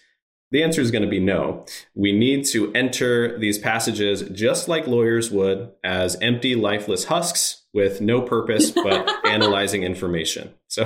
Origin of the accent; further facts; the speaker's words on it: Midwest, United States; I relate to experience as a Midwesterner in winter.